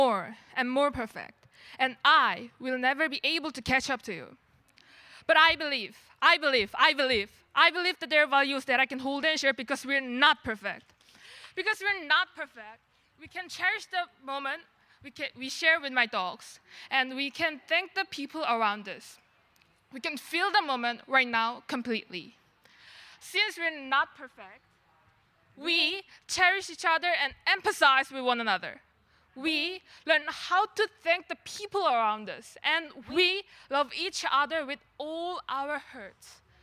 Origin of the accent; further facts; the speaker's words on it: Andong, North Gyeongsang, South Korea; English is a second language; now in -; And we're from Pungsan High School, located in the city named Andong in South Korea.